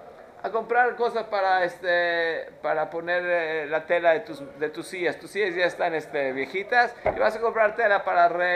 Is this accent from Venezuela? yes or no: no; Mexico; Ahí decían cuando yo estaba creciendo en México que Acapulco es un lugar muy santo.